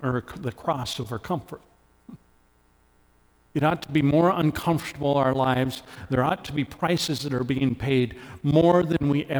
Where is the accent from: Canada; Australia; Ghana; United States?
Canada; and I'm Canadian. You didn't know that already, eh?